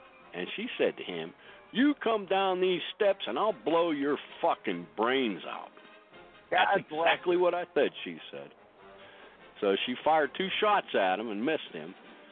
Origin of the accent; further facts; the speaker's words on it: Pennsylvania, United States; It's funny though, because where I grew up in Western PA, oh my God, that was staunch Democrat growing up.